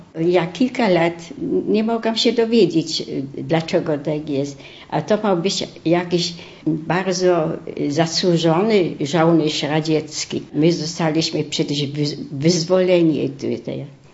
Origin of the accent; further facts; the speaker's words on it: Schönfelde, Warmian-Masurian Voivodeship, Poland; born there; ja się urodziłam tutaj w olsztyńskim gmieście, ta wieś nazywała się Schönfelde albo Schönfeld